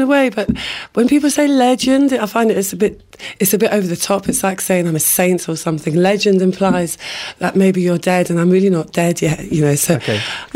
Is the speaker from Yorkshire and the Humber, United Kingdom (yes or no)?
no; London, United Kingdom; moved away as an adult; now in Bristol, United Kingdom; I moved here when I was 21 because my friend was here and I thought Bristol was really cool.